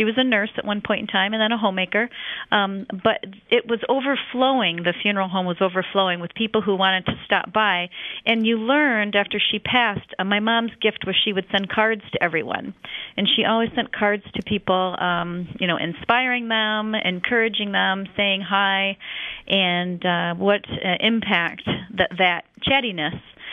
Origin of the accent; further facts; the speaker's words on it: Lansing, Michigan, United States; Born and raised in Lansing, Michigan.